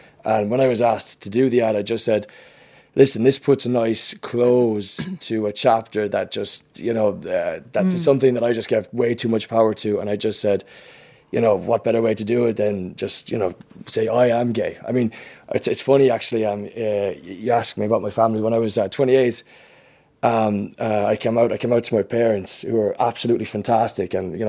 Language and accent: English; Munster, Ireland; now in Dublin, Ireland; Yeah, I'm from Tipperary. Grew up in Tipperary. Moved to Dublin about 6 years ago. I've been teaching in Dublin. Moved because of the job. And yeah, just settled into Dublin.